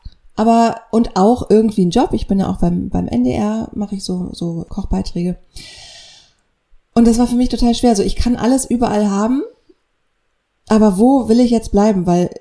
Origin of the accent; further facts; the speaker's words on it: Dänischenhagen, Schleswig-Holstein, Germany; Ich komme aus Dänischenhagen, das ist bei Kiel. Früher waren es 2.500 Leute, jetzt sind vielleicht leben da vielleicht 4.500 Leute. Also es ist wirklich nicht groß.